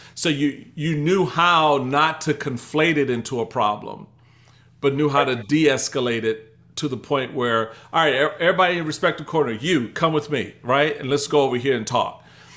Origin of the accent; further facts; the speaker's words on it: Washington, District of Columbia, United States; You know, I just remember growing up in Washington, D.C., we had, you know, a community center.